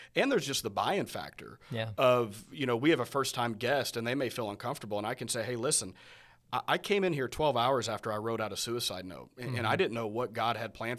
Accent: Lebanon, Missouri, United States; I'm from Lebanon, Missouri, about 2.5 hours, a town of about 15,000

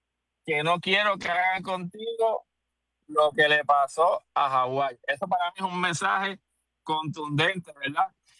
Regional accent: Puerto Rico; Y como puertorriqueño, ¿verdad?, me llena de mucho orgullo todo lo que se vivió allí.

